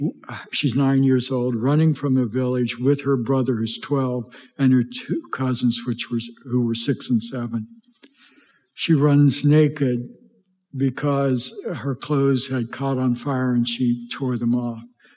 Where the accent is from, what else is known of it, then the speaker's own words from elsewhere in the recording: West Virginia, United States; By the way, West Virginia, which is my home state, had the highest per capita number of deaths of soldiers in the nation.